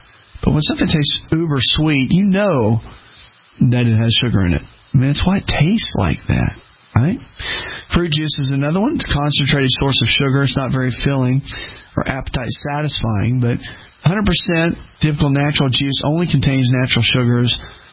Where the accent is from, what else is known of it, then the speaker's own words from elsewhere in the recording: the South, United States; growing up in the South, when I started speaking a lot and just traveling